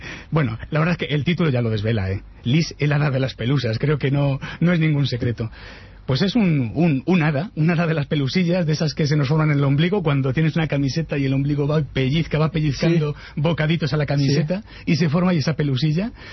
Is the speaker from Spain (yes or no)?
yes; Madrid, Community of Madrid, Spain; born there; now in Leganés, Spain; Sí, pero no en Leganés, nací en Madrid.